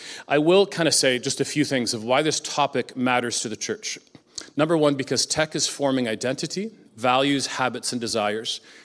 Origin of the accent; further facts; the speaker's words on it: Ajax, Ontario, Canada; I come from Ajax. It was a wonderful drive to get here today.